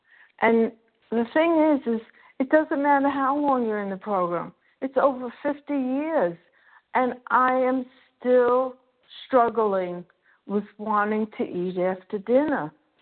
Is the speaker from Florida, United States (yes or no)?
yes; Florida, United States; I'm from Florida … I came into the program when I was 20 in 1973